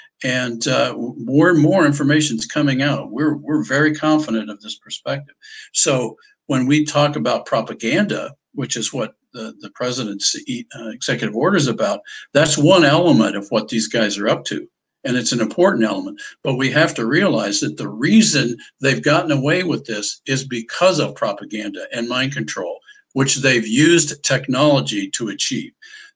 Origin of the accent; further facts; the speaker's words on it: United States; And I don't believe as an American, I should put up with it.